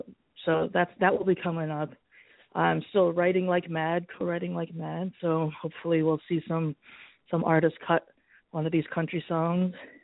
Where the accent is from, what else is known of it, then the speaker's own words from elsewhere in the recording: New Jersey, United States; also born or lived in New York; So I grew up in New Jersey, New York, with the Juilliard connection and all that.